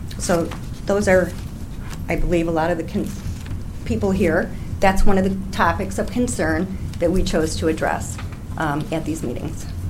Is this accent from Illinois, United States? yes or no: yes; Oak Park, Illinois, United States; I am on my third property here in River Forest. I grew up in Oak Park.